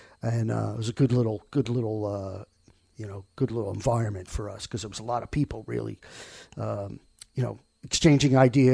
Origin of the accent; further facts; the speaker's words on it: Rockaway, United States; but I grew up in Rockaway, and there was a guitarist named John Morales who was the local guitar hero